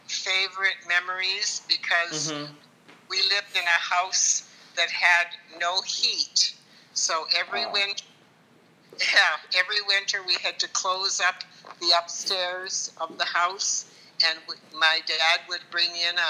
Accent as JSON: {"language": "English", "country": "Canada", "tie": "born or raised there", "said": "both your grandpa and I were raised in Canada, so we were used to, you know, the winters."}